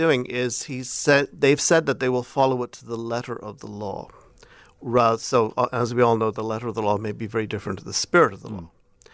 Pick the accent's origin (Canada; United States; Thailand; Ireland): Ireland; also born or lived in London, United Kingdom; I did. I lived in London for 7 years, and I come from Ireland originally, so we're kind of on the hot seat.